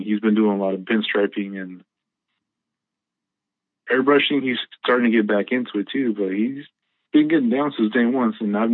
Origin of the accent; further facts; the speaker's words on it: Oakland, California, United States; People I grew up with in Oakland, they know me as